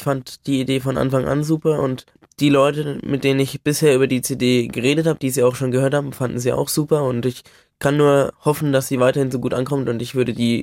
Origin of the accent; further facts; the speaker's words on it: Bamberg, Bavaria, Germany; bin in meine Heimatstadt Bamberg an die Universität